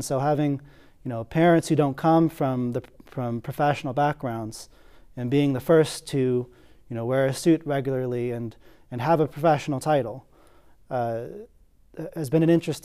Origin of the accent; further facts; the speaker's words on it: California, United States; So I grew up in the Bay Area, California, to an immigrant mother and a father who's a high school graduate from East L.A.